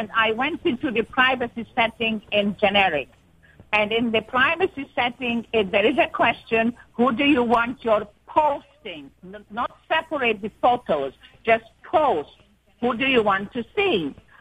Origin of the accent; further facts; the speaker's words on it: Rochester, New York, United States; now in Florida, United States; I am originally from Rochester, but I'm in Florida now.